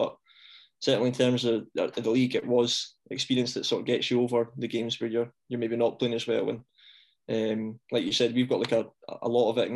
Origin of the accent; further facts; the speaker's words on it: Kirkcaldy, Scotland, United Kingdom; born there; But I was born in Kirkcaldy. And so I used to get so much stick from Falkirk fans from being from Fife.